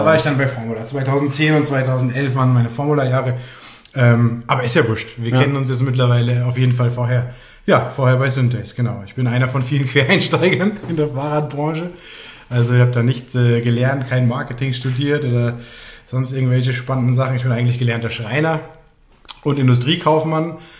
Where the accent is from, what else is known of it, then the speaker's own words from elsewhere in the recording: Frankfurt, Hesse, Germany; now in Chiemgau, Germany; innerhalb von der Woche habe ich meine Koffer gepackt in Frankfurt, wo ich groß geworden bin und ja, bin ins Chiemgau gezogen und da jetzt dann auch, mittlerweile schon einige Jahre hier.